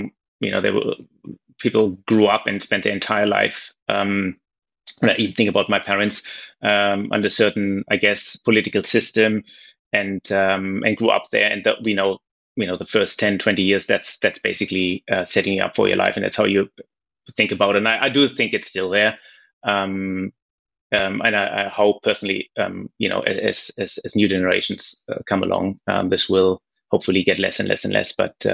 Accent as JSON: {"language": "English", "region": "Berlin", "country": "Germany", "tie": "born or raised there", "said": "And I grew up in Berlin as well, you have to say. So that's a city that's quite vibrant, constantly changing anyway."}